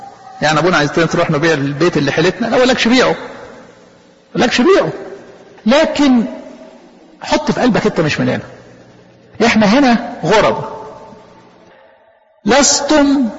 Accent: Egypt; يعني طبعا اعتز جدا ان انا مصري

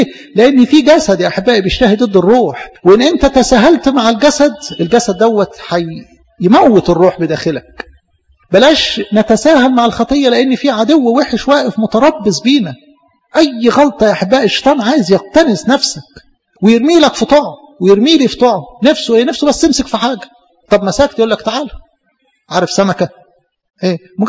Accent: Egypt; بصراحة يعني بتنقصنا كمصريين أو كشرقيين للأسف عموما.

